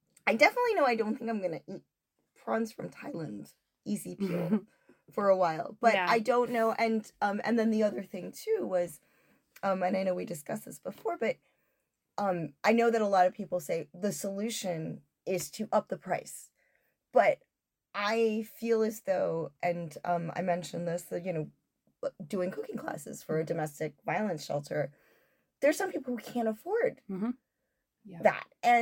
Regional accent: New England, United States; I'm Chinese American. My mother grew up in the South, and I was also a New England girl.

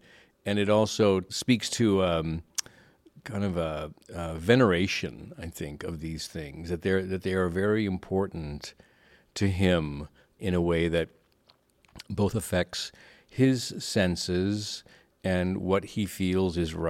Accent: Yakima, Washington, United States; Well, I grew up in Yakima, Washington, eastern Washington. It's really a farming area, primarily fruit ranching. So we were surrounded by fruit trees.

